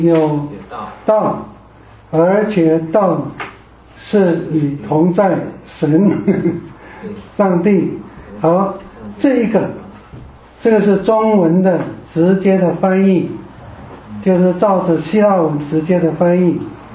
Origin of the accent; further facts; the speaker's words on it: China; 就是我们中国人来看，知道说，它的次序应该是这样